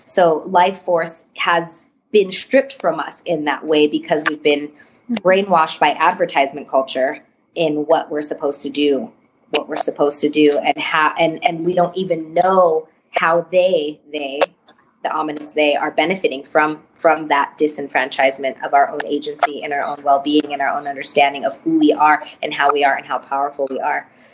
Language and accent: English; Denver, Colorado, United States; So I'm a mestiza. I was raised in Denver, Colorado, and I currently live in my grandparents' house that they bought.